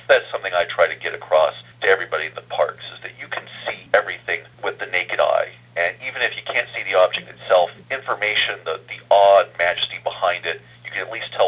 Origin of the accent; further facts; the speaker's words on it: Oregon, United States; also born or lived in Alaska; Well, I grew up in Oregon and Alaska as a child, so I saw Mount St. Helens erupt.